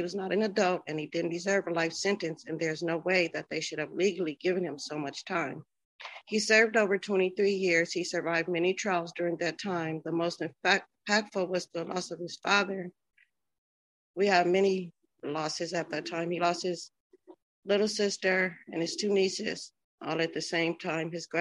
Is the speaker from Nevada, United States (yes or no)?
no; Compton, California, United States; I was born and raised in Compton.